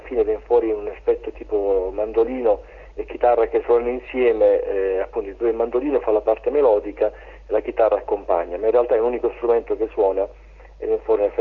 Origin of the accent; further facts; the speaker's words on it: Apulia, Italy; io sono anche io pugliese, a pochi chilometri da Polignano dove lui è nato